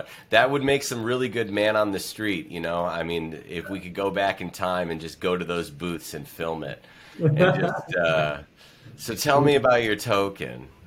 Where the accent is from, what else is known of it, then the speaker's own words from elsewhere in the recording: New York, United States; now in Miami, United States; I wouldn't say it's my hometown, but you know, I'm really a New Yorker at heart.